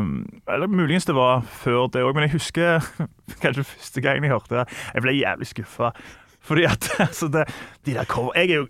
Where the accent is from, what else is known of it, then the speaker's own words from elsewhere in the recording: Tananger, Rogaland, Norway; Jeg vokste opp på Tananger, i Sola.